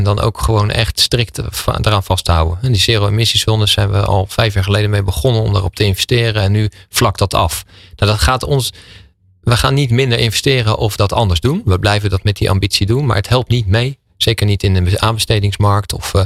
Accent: The Hague, South Holland, Netherlands; now in Delft, Netherlands; Ik kom uit Den Haag. Ik ben Den Haagenees

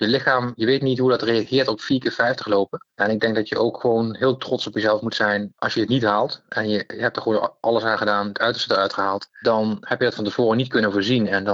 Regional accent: Nijmegen, Gelderland, Netherlands; En ook als Nijmegenaar vind ik het ook dat je echt een keer moet hebben gelopen.

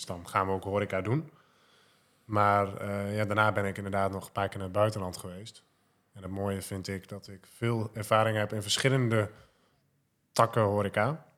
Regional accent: Hoogeveen, Drenthe, Netherlands; na die 2 maanden ben ik dus weer naar Nederland gegaan. Weer terug naar waar ik vandaan kom. Hoogveen.

